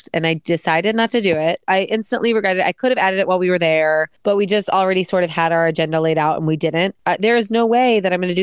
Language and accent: English; Midwest, United States; Because my family always flies. I'm from the Midwest. Our drive is 14 hours to Disney.